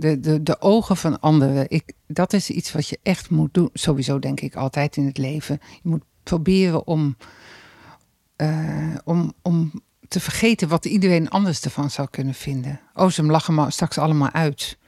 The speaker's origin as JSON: {"language": "Dutch", "town": "Amsterdam", "region": "North Holland", "country": "Netherlands", "said": "En als ik ze dan probeerde uit te leggen dat ik uit Amsterdam kwam"}